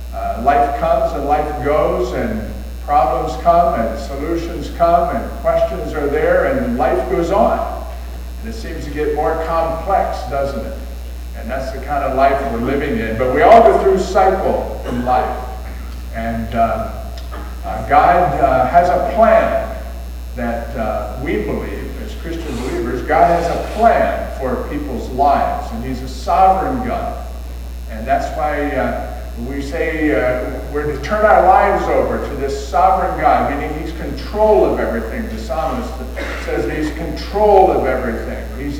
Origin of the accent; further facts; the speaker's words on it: Waynesboro, United States; my home church where we grew up together in Waynesboro.